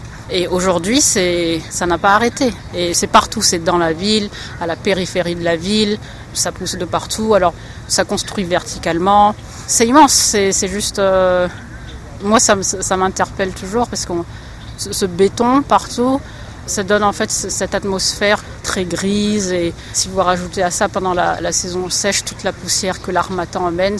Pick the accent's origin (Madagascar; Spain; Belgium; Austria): Madagascar; also born or lived in France; now in Dakar, Senegal; Alors effectivement, j'ai grandi à Madagascar. J'ai fait mes études supérieures en France.